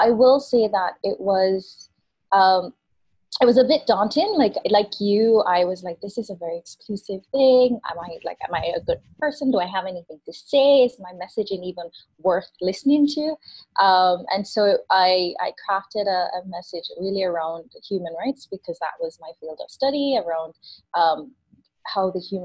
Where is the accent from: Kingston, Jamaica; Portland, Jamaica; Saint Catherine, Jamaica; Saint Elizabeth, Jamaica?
Saint Catherine, Jamaica; Spanish Town; I grew up in Jamaica. I grew up in Spanish Town, which isn't Negril or Montego Bay, or it's this this community that's unfortunately been associated with a lot of violence.